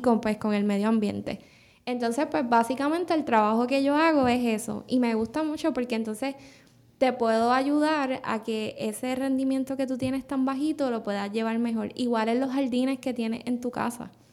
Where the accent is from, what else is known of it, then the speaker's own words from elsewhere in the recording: Yauco, Puerto Rico; yo soy natural de Yauco. Uh-huh. Entonces, vivimos más o menos en el campo.